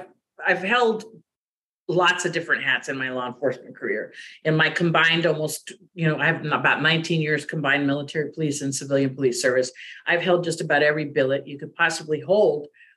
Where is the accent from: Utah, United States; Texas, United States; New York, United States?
Texas, United States; Corpus Christi; also born or lived in San Clemente, California; I was born when my dad was in the Marine Corps. So I was born over there in California, in Orange County, in San Clemente. But I was raised in Corpus Christi. So in between the two states of California and Texas